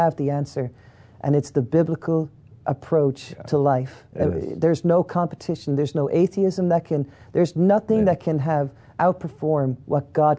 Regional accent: Ireland; I'm an Irishman from the south of Ireland that couldn't be more Protestant than the English Protestants would be.

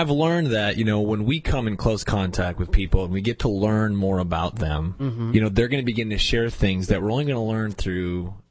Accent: the North, United States; Now, remember, I'm from the North. Okay. Since I moved to the South

